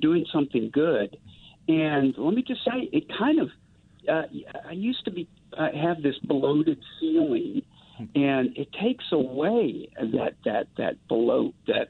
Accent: New Orleans, Louisiana, United States; now in Seattle, United States; I'm from New Orleans, but living in Seattle

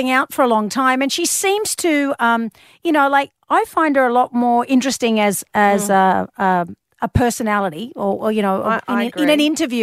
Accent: Collingwood, Victoria, Australia; he was a Collingwood supporter in the good olden days because we grew up in Collingwood.

